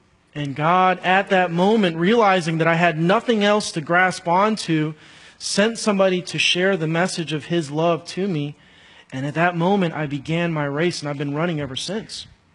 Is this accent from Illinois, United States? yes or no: yes; Chicago, Illinois, United States; And I'm a Bulls fan because I'm from Chicago.